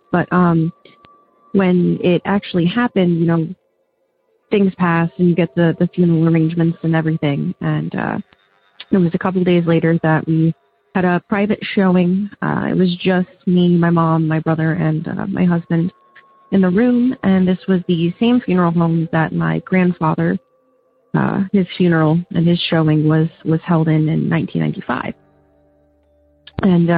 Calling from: Oberlin, Ohio, United States; I'm calling from Oberlin, Ohio.

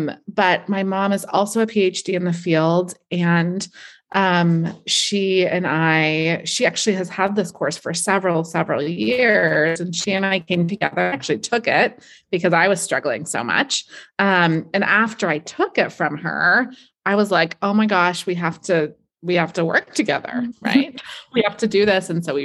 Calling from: Santa Cruz, California, United States; Yeah, I'm coming from Santa Cruz, California. So just a couple minutes away from the beach, but up in the mountains.

